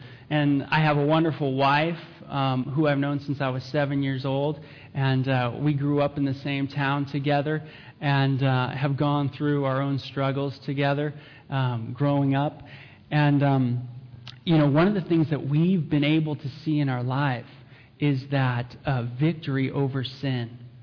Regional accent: San Fernando Valley, California, United States; But I am from San Fernando Valley in California, and I am from a non-Christian background.

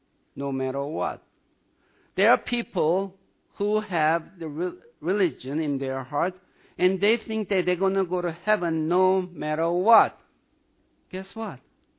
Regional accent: South Korea; English is a second language; I'm from South Korea.

